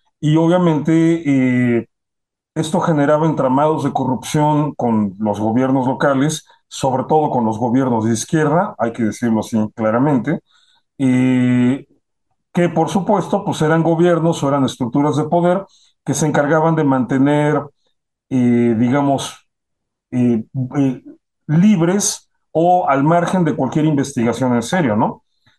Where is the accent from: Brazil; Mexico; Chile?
Mexico; uno como mexicano sabe que esto no es del todo cierto